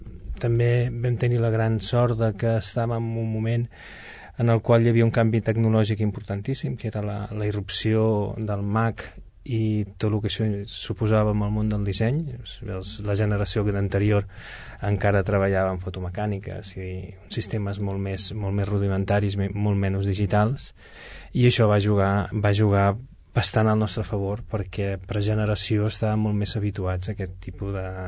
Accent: Sabadell, Catalonia, Spain; jo vaig com a sabadellenc, vaig decidir que el projecte tenia molt més sentit si era sabadellenc.

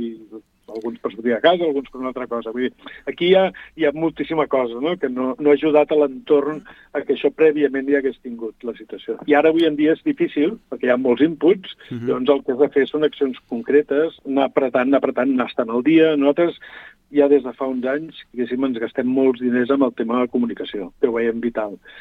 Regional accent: Catalonia, Spain; el principal és que som catalans, no? I els catalans tenim el nostre ADN

